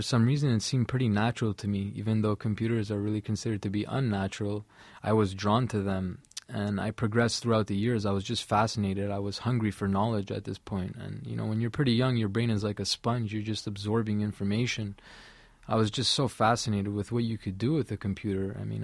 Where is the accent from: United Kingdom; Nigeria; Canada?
Canada; Montreal, Quebec; Well, I'm from Montreal, Quebec